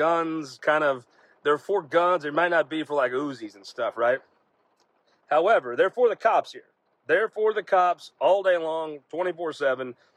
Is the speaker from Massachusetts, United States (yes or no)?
no; Missouri, United States; You know, I'm from West Butler County, so I'm probably not as COVID conscious maybe as some other folks.